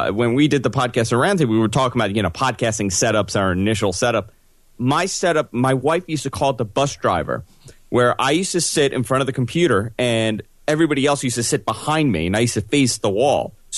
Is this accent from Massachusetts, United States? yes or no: no; New York City, New York, United States; I grew up in New York City, listened to Howard Stern.